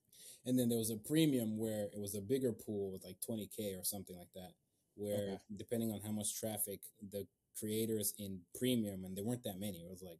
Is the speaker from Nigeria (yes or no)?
yes; Nigeria; growing up in Nigeria, and you know, the power outages and stuff, you kind of draw to entertain yourself